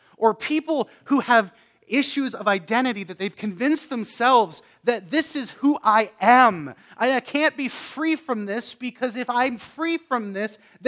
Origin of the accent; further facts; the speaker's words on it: Canada; because I'm Canadian and it means something different in Canada